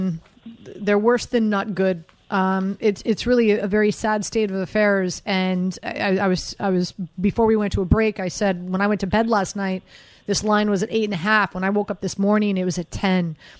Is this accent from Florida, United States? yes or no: yes; Miami, Florida, United States; I'm from Miami, born and raised. Grew up going to the Orange Bowl, watching Dan Marino throw passes to Duper and Clayton.